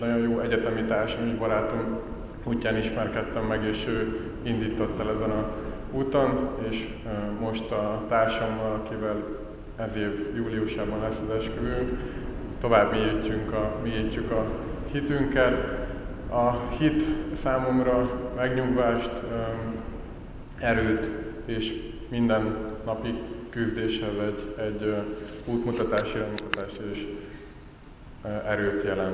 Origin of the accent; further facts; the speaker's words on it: Borsod-Abaúj-Zemplén, Hungary; born there; 31 éves vagyok, Borsod megyében az ország másik részén születtem.